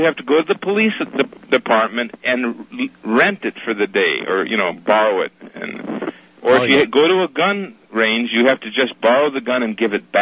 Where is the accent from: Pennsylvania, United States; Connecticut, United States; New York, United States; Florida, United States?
Connecticut, United States; Sandy Hook; I'm a Newtown resident. I'm from Sandy Hook. I know the families.